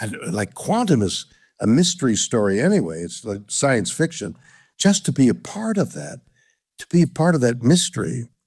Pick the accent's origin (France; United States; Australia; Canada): Canada; I'm Canadian. And as a result, my whole childhood and background and education had nothing to do with any prejudicial ideas of color.